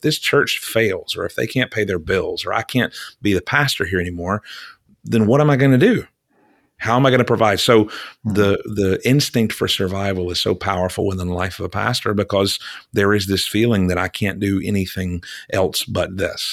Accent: Deep South, United States; now in New York City, United States; My family is living in New York City. We're from the Deep South.

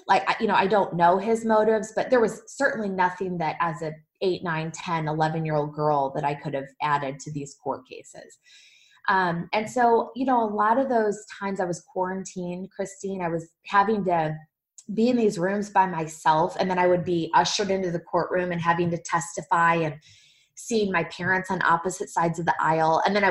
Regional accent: Michigan, United States; I'm from Michigan and I assumed it was his high school ring

